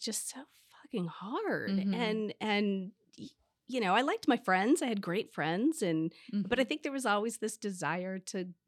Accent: Indianapolis, Indiana, United States; I was Indianapolis.

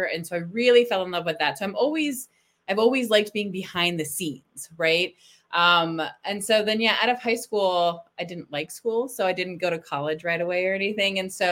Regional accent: San Francisco, California, United States; And I'm living in Texas, but I'm from San Francisco, and I have two kitties that I love.

